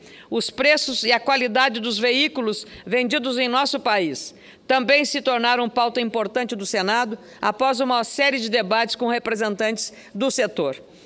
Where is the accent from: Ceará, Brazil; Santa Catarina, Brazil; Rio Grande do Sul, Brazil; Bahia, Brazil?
Rio Grande do Sul, Brazil; Lagoa Vermelha; assinada pelo ex-prefeito da minha terra, Lagoa Vermelha, Moacir Volpato